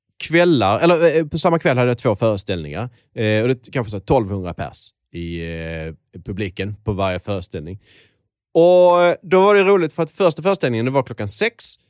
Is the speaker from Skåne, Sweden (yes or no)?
yes; Skåne, Sweden; accent: Scanian; Så jag pratar skånska.